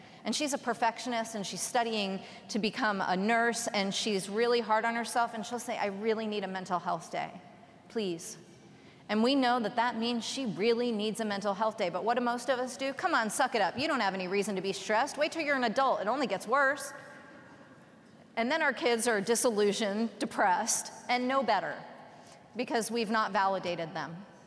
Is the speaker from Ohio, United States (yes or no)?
no; Texas, United States; I'm from Texas, so all you have to say is bless her heart.